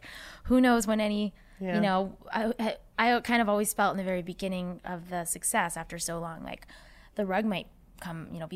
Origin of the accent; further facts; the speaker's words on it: Boston, Massachusetts, United States; Yeah, I'm from Boston.